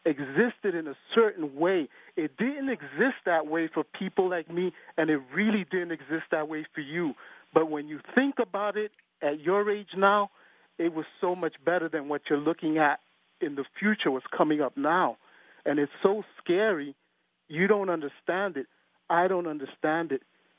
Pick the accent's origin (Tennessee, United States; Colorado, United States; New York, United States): New York, United States; New York City; Yes, I have, and I'm from the Bronx, and that's why I listened to you